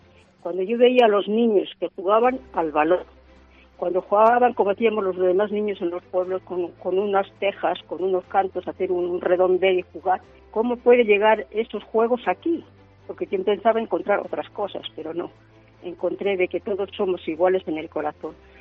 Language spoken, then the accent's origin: Spanish; Palacios de Río Pisuerga, Castile and León, Spain; Mi infancia en mi pueblo, aquí en Palacios de Río Pisuerga.